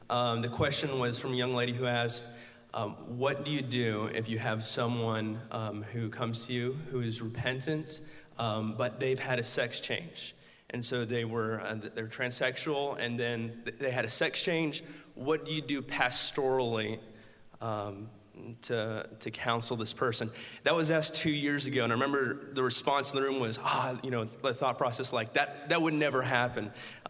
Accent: San Antonio, Texas, United States; I'm from San Antonio.

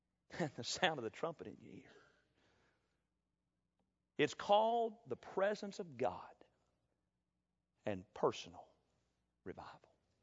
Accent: Tennessee, United States; as I was growing up in West Tennessee.

